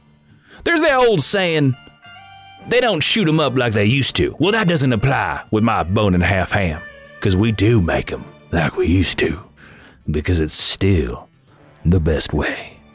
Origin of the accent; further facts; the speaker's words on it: New England, United States; Because, you know, I'm from New England.